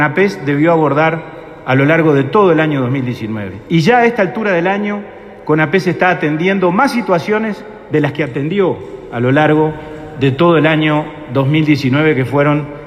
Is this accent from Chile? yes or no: no; Uruguay; así como los uruguayos actuamos con gran sentido de responsabilidad para enfrentar la epidemia sanitaria